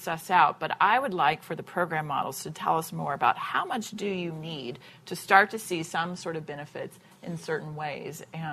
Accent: the South, United States; You know, I was raised as a Southerner, and, you know, you have to make sure your laundry's put away

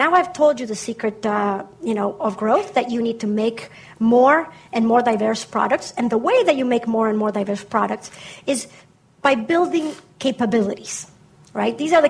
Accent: Bolivia; I'm originally from Bolivia, right?

